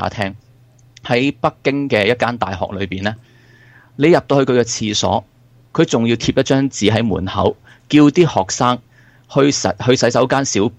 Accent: Hong Kong; 譬如我哋香港人學習西方嘅文化啦

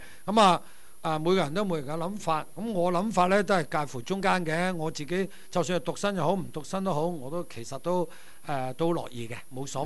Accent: United States; 我哋美國人咧就越嚟越享受做單身貴族

